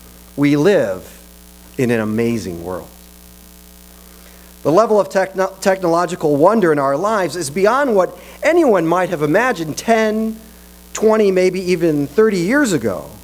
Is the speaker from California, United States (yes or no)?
no; Chicago, Illinois, United States; I grew up in Chicago and was born on the South Side.